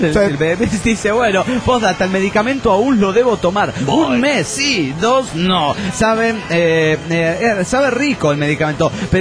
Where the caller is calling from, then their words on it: Chetumal, Quintana Roo, Mexico; de Chetumal, Quintana Roo, México.